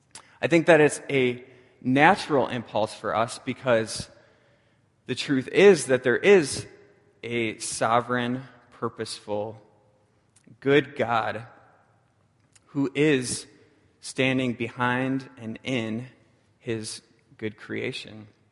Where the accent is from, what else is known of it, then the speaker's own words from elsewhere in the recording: Milwaukee, Wisconsin, United States; I remember standing at the shore of Lake Michigan. I grew up in Milwaukee.